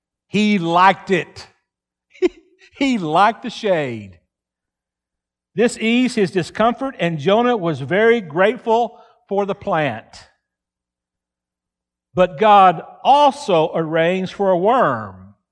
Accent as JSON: {"language": "English", "region": "Texas", "country": "United States", "tie": "born or raised there", "said": "Growing up in West Texas, we love to watch water."}